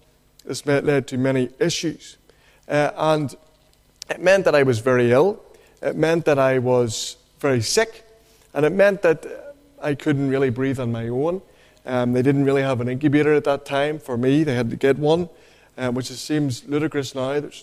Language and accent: English; Northern Ireland, United Kingdom; I come from County Down in our province. I live in a place called Ballinahinch